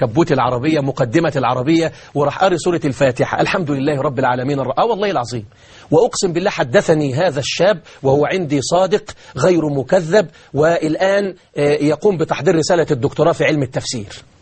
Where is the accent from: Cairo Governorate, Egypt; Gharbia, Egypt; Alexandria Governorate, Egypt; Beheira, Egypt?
Beheira, Egypt; عندي بلد اسمها إيتاي البارود عندنا في البحيرة